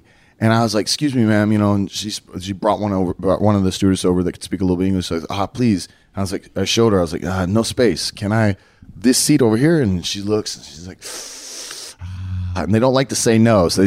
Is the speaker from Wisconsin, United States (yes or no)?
no; Dallas, Texas, United States; You know, it benefited me because it was basically my hometown.